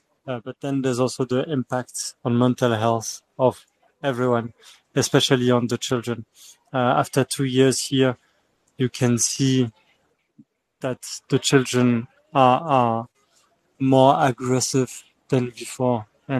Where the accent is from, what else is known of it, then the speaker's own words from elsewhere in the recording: Paris, Île-de-France, France; I'm from Paris.